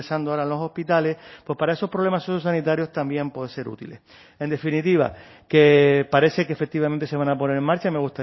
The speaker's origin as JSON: {"language": "Spanish", "region": "Canary Islands", "country": "Spain", "said": "usted y yo somos de Gran Canaria, conocemos bien aquello"}